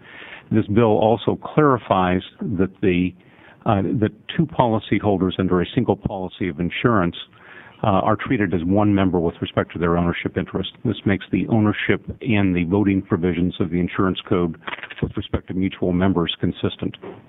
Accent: Portland, Oregon, United States; I'm a lawyer from Portland.

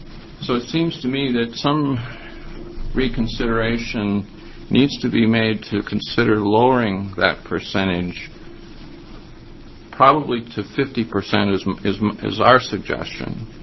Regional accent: Portland, Oregon, United States; I am an attorney from Portland, Oregon, with the firm of Samuel Jolin and Cantor.

